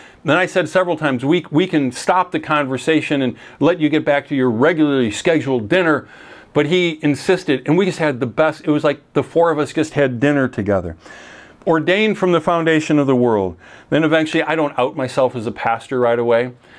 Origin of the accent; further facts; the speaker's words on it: Chicago, Illinois, United States; oh, we're from Chicago area.